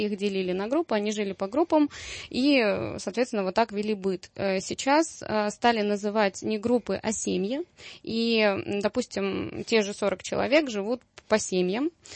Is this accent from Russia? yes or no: yes; Rostov-on-Don, Rostov Oblast, Russia; Я сама из Ростова-на-Дону.